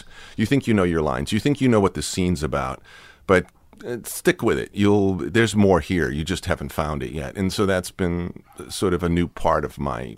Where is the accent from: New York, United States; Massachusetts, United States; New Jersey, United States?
Massachusetts, United States; Woburn; In Massachusetts, in Woburn. They built the Burlington Mall.